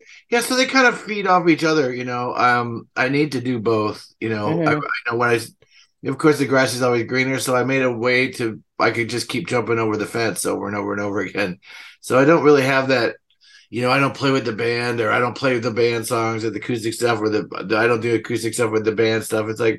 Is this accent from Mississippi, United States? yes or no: no; Milwaukee, Wisconsin, United States; I did. I grew up in Milwaukee, the northwest side, west of the tracks. I went to Marshall High School. And one of my best friends was Brian Ritchie from